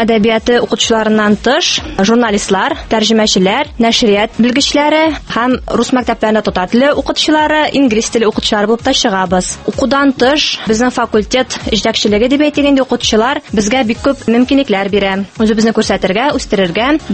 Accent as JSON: {"language": "Tatar", "town": "Kishek", "region": "Tatarstan", "country": "Russia", "said": "Мин башкалабыздан шактый ерак урнашкан Әгерҗе районы Кишек авылы кызы."}